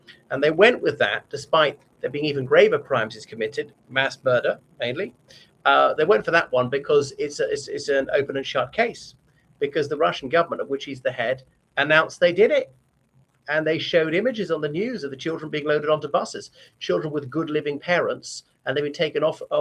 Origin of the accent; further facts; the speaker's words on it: Ireland; from Ireland.